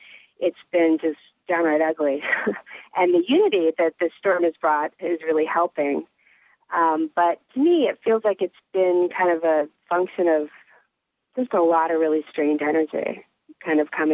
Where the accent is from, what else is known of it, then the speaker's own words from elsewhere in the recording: California, United States; Sorry. I grew up in California.